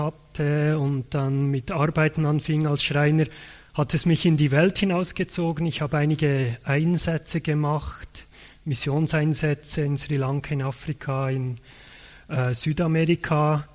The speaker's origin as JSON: {"language": "German", "region": "Bern", "country": "Switzerland", "tie": "born or raised there", "said": "Ich komme aus dem Bernbiet, genau gesagt aus dem Emmental. Ich bin dort aufgewachsen und zur Schule gegangen, in die Gemeinde gegangen und wir wohnen jetzt dort als Familie auch wieder."}